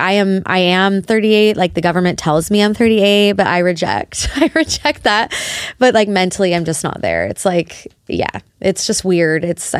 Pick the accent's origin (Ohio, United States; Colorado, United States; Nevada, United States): Nevada, United States; Las Vegas; also born or lived in Seattle; I was basically raised in Vegas. I was born in Seattle, but pretty much my whole life.